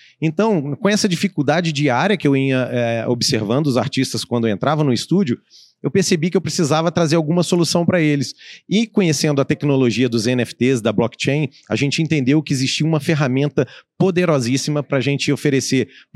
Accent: Belo Horizonte, Minas Gerais, Brazil; sou de Belo Horizonte.

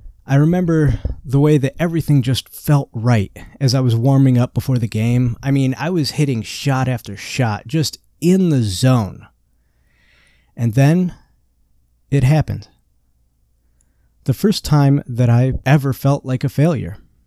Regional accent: Indiana, United States; born there; I was born in March of 1984 in northern Indiana to my mother, Brenda, and my father, Donald Sr.

